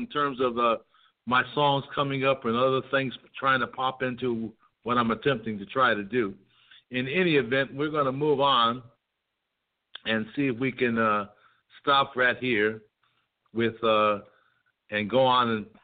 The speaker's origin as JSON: {"language": "English", "town": "Waterbury", "region": "Connecticut", "country": "United States", "tie": "born or raised there", "said": "Connecticut is where I spent a lot of my life. I grew up in Waterbury, Connecticut."}